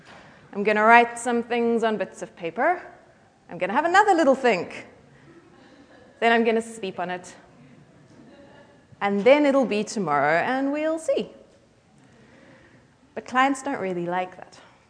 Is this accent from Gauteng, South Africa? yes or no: no; Cape Town, Western Cape, South Africa; I speak funny because I come from Cape Town, South Africa